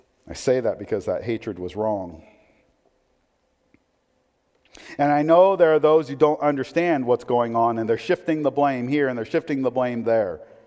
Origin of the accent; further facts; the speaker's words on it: Portland, United States; I was born in Portland. Shame on those people, because I didn't choose to be born there.